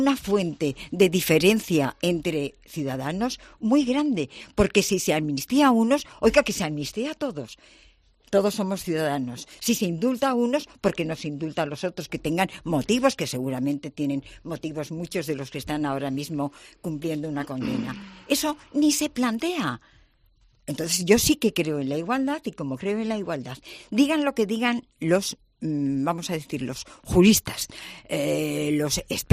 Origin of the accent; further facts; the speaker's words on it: Spain; a mí como española